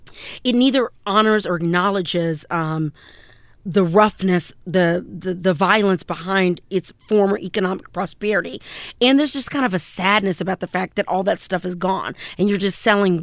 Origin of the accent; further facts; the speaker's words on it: the South, United States; I knew the invitation said plantation, but I'm from the South